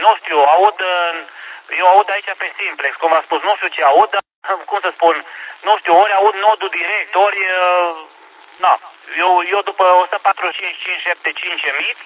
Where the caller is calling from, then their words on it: Sâmbăteni, Arad County, Romania; Sâmbăteni, județul Arad